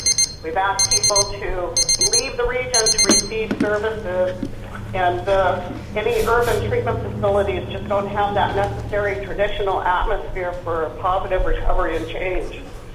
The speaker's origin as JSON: {"language": "English", "town": "Dillingham", "region": "Alaska", "country": "United States", "tie": "born or raised there", "said": "I was born and raised in Dillingham and have been a resident of the Bristol Bay region all of my life, which is 42 years."}